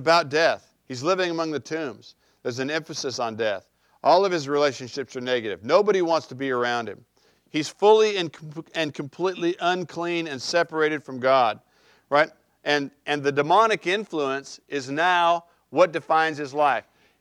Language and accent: English; California, United States; you know, I grew up in California where it's really important that you look tan, right?